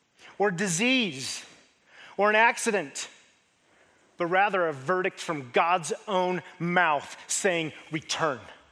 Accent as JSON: {"language": "English", "town": "Denver", "region": "Colorado", "country": "United States", "said": "I'm from Denver. And in Denver, the mountains, the big mountains, the mountains, the only mountains in Denver, are on the west."}